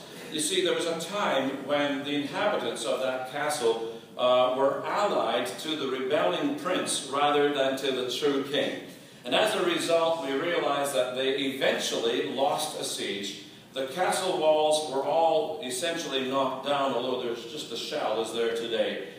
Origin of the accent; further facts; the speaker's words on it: Scotland, United Kingdom; born there; I was born in Scotland.